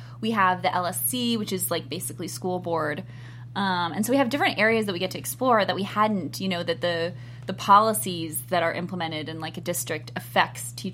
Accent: Kansas, United States; Yeah, I grew up in Kansas, and there was one kid in our town who was in a movie.

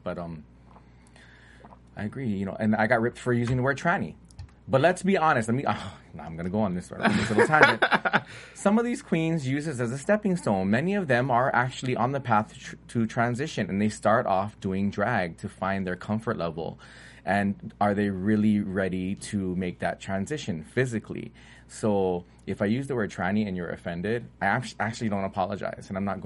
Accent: United States; I think Americans, and I'm an American, born and raised, I think that we're hypersensitive

